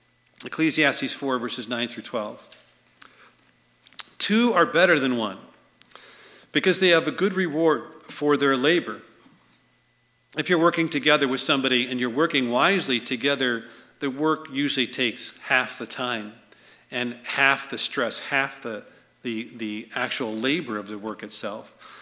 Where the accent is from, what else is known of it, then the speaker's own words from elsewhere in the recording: Chicago, Illinois, United States; He said, "Chicago." And I said, "Well, I'm from Chicago."